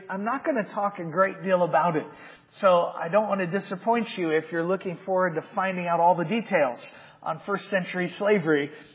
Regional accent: Georgia, United States; I grew up in Georgia, in the South, and so clearly that's the heart of where slavery was in the U.S.

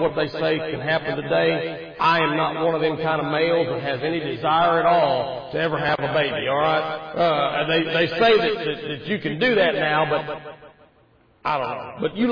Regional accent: Oklahoma, United States; I grew up in Oklahoma, and we live in just south of Oklahoma City now.

